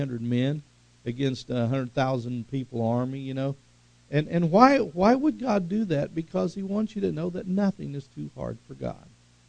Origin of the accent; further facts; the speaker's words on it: Tulsa, Oklahoma, United States; I can remember growing up in West Tulsa, Crystal City.